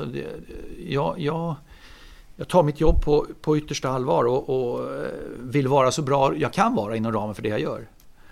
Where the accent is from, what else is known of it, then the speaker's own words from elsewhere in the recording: Solna, Stockholm County, Sweden; now in Gustavsberg, Sweden; men jag är ju född och uppvuxen i Solna. Bodde mina 45 första levnadsår i Solna. Numera bor jag i Gustavsberg.